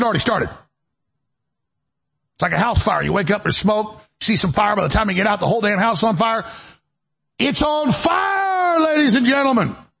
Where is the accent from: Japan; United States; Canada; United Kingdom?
United States; the South; So I'm from the South.